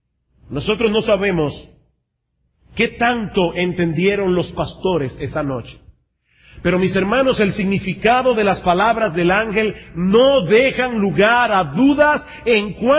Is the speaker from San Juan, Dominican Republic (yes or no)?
yes; San Juan de la Maguana, San Juan, Dominican Republic; born there; Yo nací en San Juan de la Maguana.